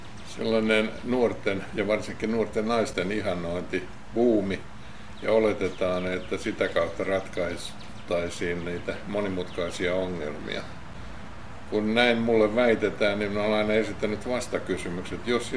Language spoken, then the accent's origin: Finnish; Kerava, Uusimaa, Finland; born there; kun olen syntynyt Keravalla, niin paikkakunnan asiat on tullut vuosikymmenten aikana tutuksi.